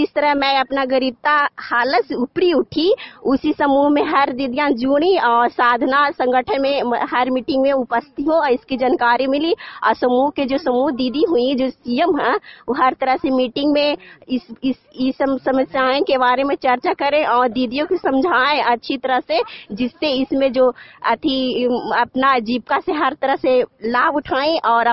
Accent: Tilhara, Bihar, India; मैं तिलहारा के निवासी हूँ। एकांगर प्रखंड पड़ता है।

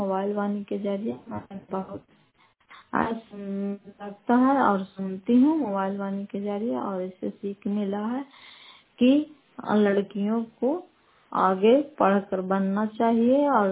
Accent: Fatehpur, Bihar, India; घर फतेहपुर, पंचायत मकरौता, जिला नालंदा, कराय पसरा ब्लॉक के निवासी हूँ।

